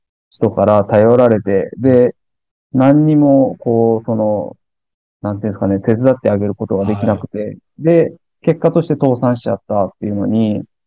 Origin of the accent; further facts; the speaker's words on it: Aichi, Japan; 私愛知県出身なんですけど、愛知県のスーパーに勤めまして、